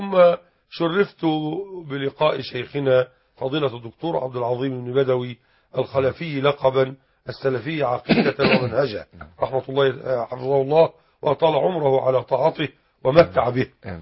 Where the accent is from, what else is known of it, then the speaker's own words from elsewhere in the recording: Mit Hadid, Dakahlia, Egypt; كنت أعيش في قريتي ميت حديد، مركز بنية نصر، قهلية بمصر